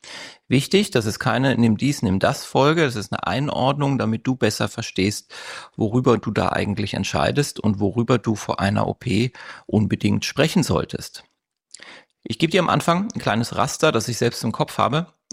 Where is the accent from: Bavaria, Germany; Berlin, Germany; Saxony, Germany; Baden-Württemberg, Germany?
Berlin, Germany; ich komme aus Berlin, habe hier eine Praxis für plastische und ästhetische Chirurgie